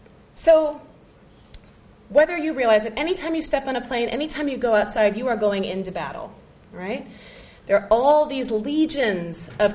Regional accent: Texas, United States; I'm from Texas, so I can say that.

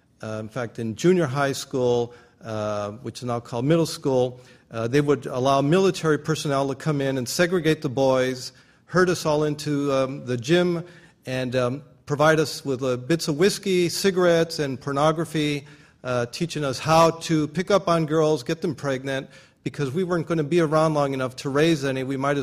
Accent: Los Angeles, California, United States; I was born in 1951, which is also at the beginning of the atomic testing in Nevada. And so growing up in Los Angeles, where Santa Ana winds blow in from Nevada

